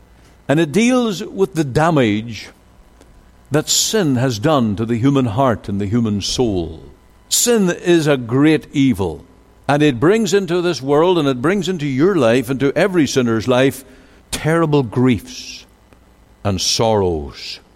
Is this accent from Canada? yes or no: no; Northern Ireland, United Kingdom; In August 15th, 1988, in my hometown where I grew up, exploded a 500-pound bomb that was set by a group calling themselves the Real IRA.